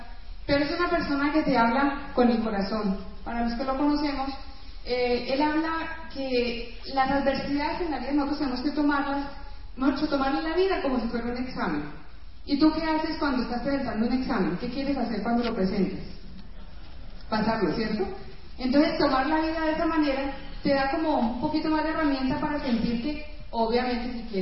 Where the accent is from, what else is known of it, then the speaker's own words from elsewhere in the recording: Cali, Valle del Cauca, Colombia; now in Bogotá, Colombia; Yo hace muchos años que me fui de Cali